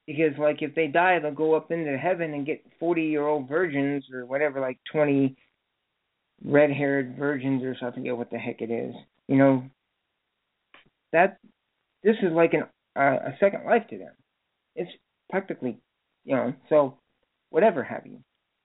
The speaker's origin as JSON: {"language": "English", "country": "United States", "said": "I'm an American."}